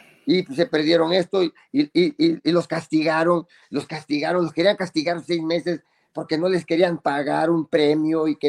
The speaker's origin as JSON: {"language": "Spanish", "country": "Mexico", "moved": "yes", "said": "No se pudo, pero somos mexicanos. Aunque vivimos fuera de México"}